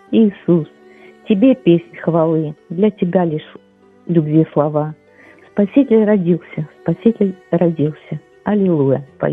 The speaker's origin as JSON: {"language": "Ukrainian", "town": "Kharkiv", "region": "Kharkiv Oblast", "country": "Ukraine", "said": "Я з Харкова."}